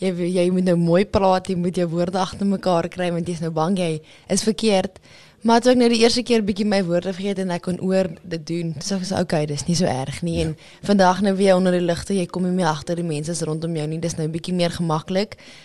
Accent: Senekal, Free State, South Africa; Ek kom van Senekal af, so jy het jou dorpie met 1 verkeerslig in die hele dorp, en dan so 1 winkel waar jy jou inkopies gaan doen, en so 'n paar klerewinkels.

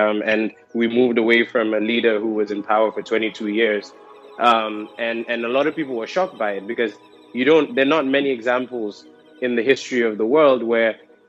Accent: Gambia; I was really proud to say, you know, I'm from the Gambia and this is what happened in our country

